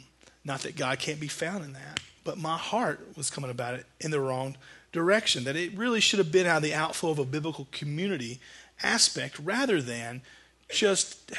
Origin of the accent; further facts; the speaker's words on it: Glendale, South Carolina, United States; also born or lived in Roebuck; I grew up in Glendale, South Carolina, and then moved to Roebuck. So kind of two of the more rural suburbs of Spartanburg County.